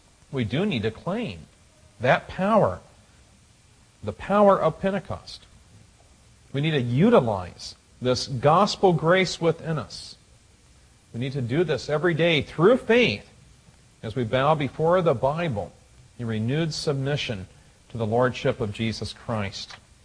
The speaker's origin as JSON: {"language": "English", "region": "Illinois", "country": "United States", "tie": "born or raised there", "said": "I grew up in Illinois, and a few occasions we went up to the Museum of Science and Industry in Chicago."}